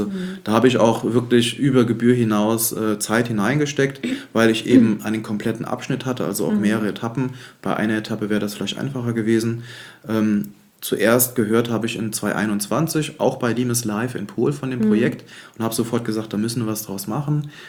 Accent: Neuwied, Rhineland-Palatinate, Germany; Dann, ich komme aus Neuwied

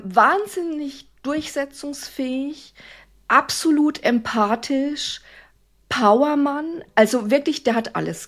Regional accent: Coburg, Bavaria, Germany; Also ich komme ursprünglich aus Coburg. Ich lebe auch wieder in Coburg.

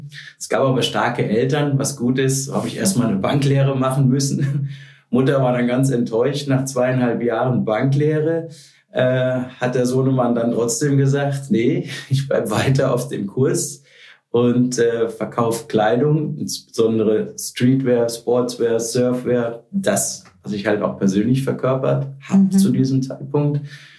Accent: Frankfurt, Hesse, Germany; Bin halber Holländer, habe lange am Strand gelebt. Aber zu Hause war immer Frankfurt.

